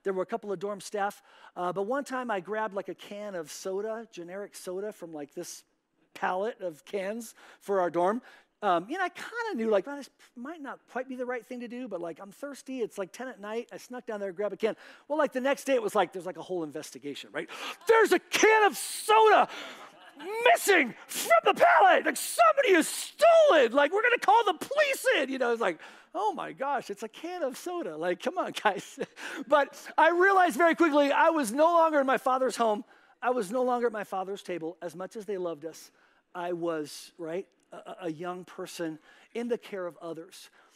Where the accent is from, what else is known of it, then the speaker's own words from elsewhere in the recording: Spain; something you may not know about me, I was born and raised in Spain